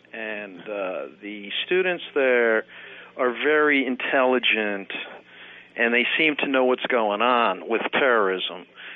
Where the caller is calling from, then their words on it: Providence, Rhode Island, United States; Hey, we're just calling from Thayer Street here in Providence, the home of Brown University.